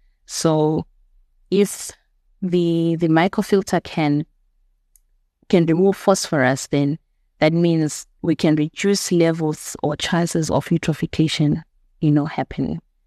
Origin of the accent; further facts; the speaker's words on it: Bulawayo, Zimbabwe; Okay, so I am a girl born and bred in Bulawayo, Zimbabwe.